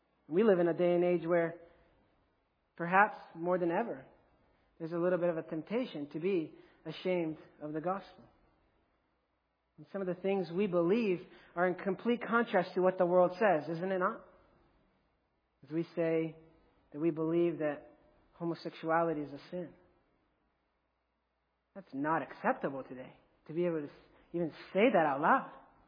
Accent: Rome, Lazio, Italy; I grew up in Rome, Italy, as a missionary kid

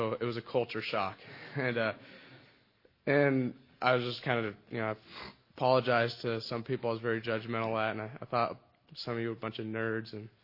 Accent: California, United States; I'm from California.

